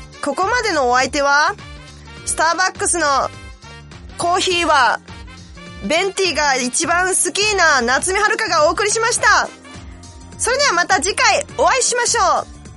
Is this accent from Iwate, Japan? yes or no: no; Osaka, Japan; moved away as an adult; now in Tokyo, Japan; 上京してきた時とかは、もうなんか東京が一番でしょ、みたいな。もう大阪はもうなんかもう、なんかこう、なんていうんですか、まあ、田舎やぐらいな感じでやっぱ出てきてたんですけど